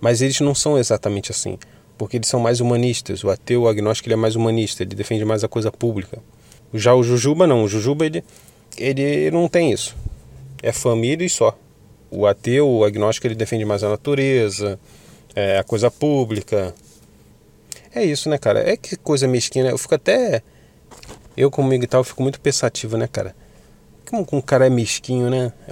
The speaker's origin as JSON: {"language": "Portuguese", "region": "Rio de Janeiro", "country": "Brazil", "said": "Eu sou do Rio de Janeiro, pessoal."}